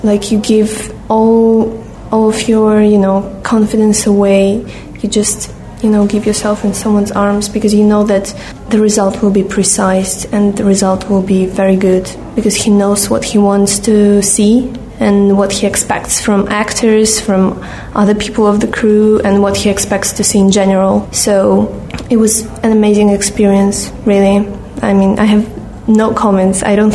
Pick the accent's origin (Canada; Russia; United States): Russia; I'm from Russia and I'm 21